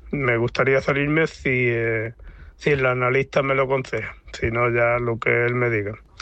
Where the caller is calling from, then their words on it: Malaga, Andalusia, Spain; de Málaga.